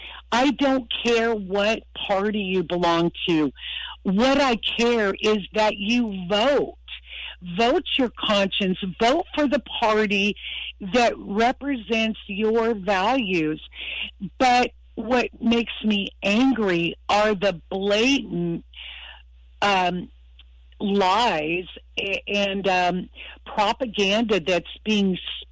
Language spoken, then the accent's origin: English; California, United States; I guess I would say, you know, growing up in California, I had more liberal views